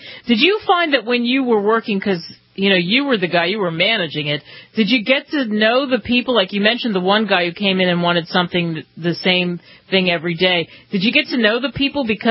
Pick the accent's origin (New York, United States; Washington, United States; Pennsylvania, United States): Pennsylvania, United States; I grew up outside of Philly. I'm all about coffee.